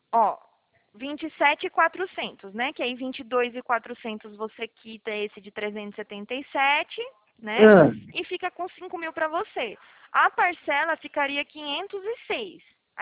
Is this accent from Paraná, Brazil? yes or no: no; Salvador, Bahia, Brazil; also born or lived in Itabuna; now in São Paulo, Brazil; Na verdade, eu cresci na Bahia, né? Faz só 5 anos que eu tô aqui na região de São Paulo.